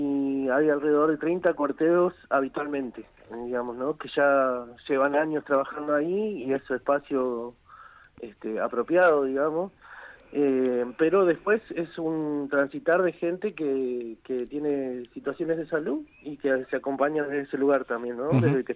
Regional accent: Patagonia, Argentina; somos de la Patagonia

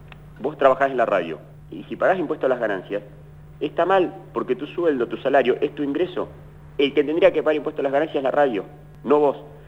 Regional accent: Zapala, Neuquén, Argentina; Yo soy nacido y criado en Zapala.

